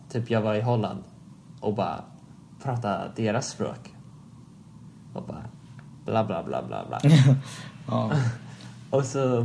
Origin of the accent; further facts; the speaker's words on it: Sweden; bara för att jag är liksom uppvuxen i Sverige.